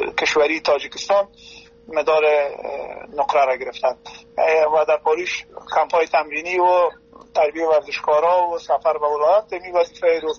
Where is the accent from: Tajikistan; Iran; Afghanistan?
Afghanistan; also born or lived in Turkey; now in Sweden